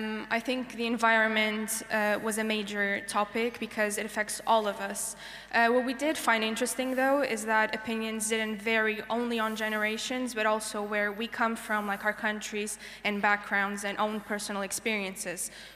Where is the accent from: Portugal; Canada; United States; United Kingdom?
Portugal; English is a second language; from Portugal.